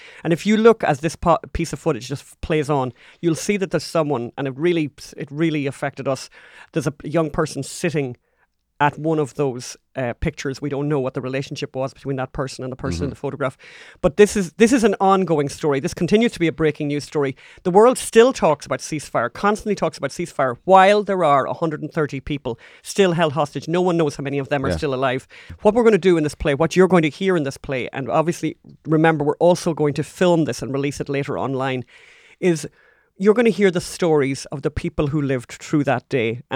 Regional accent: Ireland; I mentioned already that we're Irish

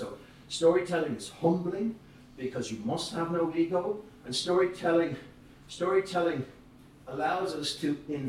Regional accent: Dublin, County Dublin, Ireland; because I'm from Dublin and I can walk across one part of the city to the other without passing a pub

